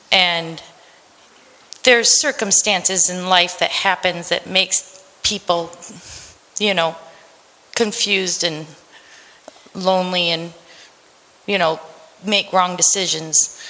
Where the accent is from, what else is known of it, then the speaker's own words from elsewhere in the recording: New Providence, New Jersey, United States; So I was born in Providence Hospital, and I lived in New Providence, New Jersey, when I was five.